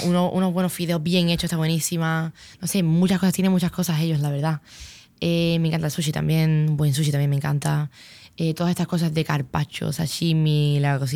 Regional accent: Andalusia, Spain; accent: Andalusian; Creo que lo soy, porque creo que represento a Andalucía muchísimo. Soy una bandera andaluza andante, sinceramente, con mi acento y todo

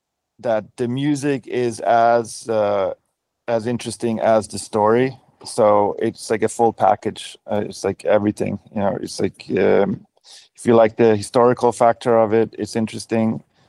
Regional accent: Denmark; now in United States; I'm from Denmark. And when I moved to the United States, I couldn't bring my records.

